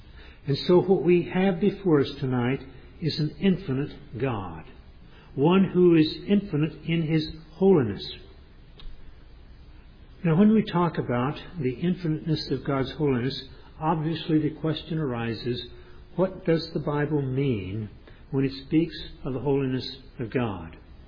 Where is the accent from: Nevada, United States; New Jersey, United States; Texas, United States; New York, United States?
Texas, United States; Tyler; I grew up in Tyler, Texas, East Texas.